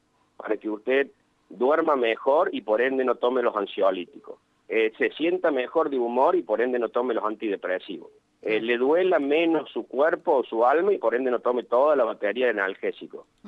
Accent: Argentina; me parece que como argentinos vamos a llegar, ¿no?

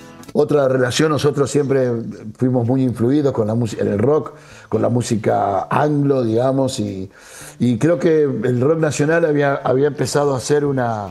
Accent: Argentina; nosotros como argentinos, como público oyente de radio, empezamos a descubrir una música maravillosa

